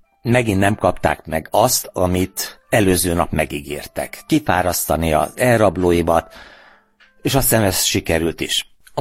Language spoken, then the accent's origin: Hungarian; Hungary; Megtudták, hogy nem amerikai vagyok, hanem magyar egy hónap után.